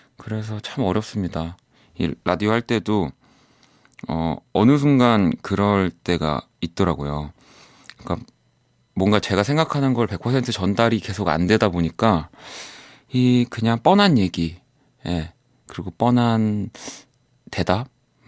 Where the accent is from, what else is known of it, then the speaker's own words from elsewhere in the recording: Incheon, South Korea; 저는 인천 사람이라서